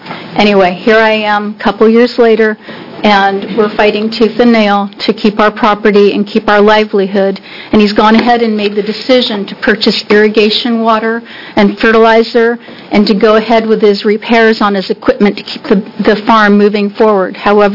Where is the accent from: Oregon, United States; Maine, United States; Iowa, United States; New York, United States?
Oregon, United States; Madras; I'm from Madras, Oregon. It's in Jefferson County.